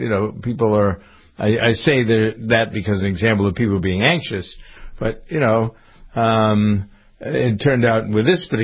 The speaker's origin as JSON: {"language": "English", "town": "Framingham", "region": "Massachusetts", "country": "United States", "tie": "born or raised there", "said": "Schools, we got people here in Framingham, my hometown, thinking, well, maybe we should shut the schools down."}